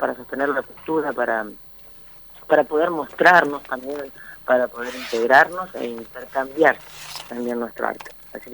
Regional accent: La Pampa, Argentina; now in Buenos Aires, Argentina; hace ya 18 años que vivo en Buenos Aires, porque soy de La Pampa

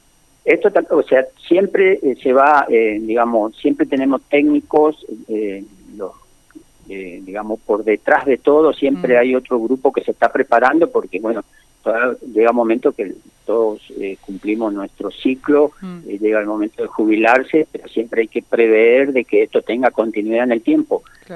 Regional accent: Machagai, Chaco, Argentina; Yo soy de Machagay, por eso se ha nacido en Machagay

